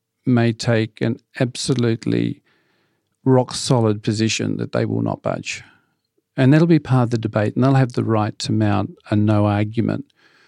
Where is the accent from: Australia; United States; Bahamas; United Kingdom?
Australia; Western Australia; the Western Australia, who we use my home state and is conservative